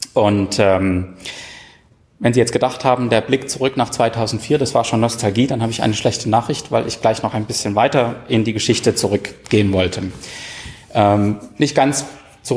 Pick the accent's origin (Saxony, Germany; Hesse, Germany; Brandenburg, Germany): Saxony, Germany; Ich bin übrigens auch in Sachsen aufgewachsen. Und wenn ich das früher jemandem erzählt habe, dann gab es meistens immer Witze über den Dialekt, den man spricht.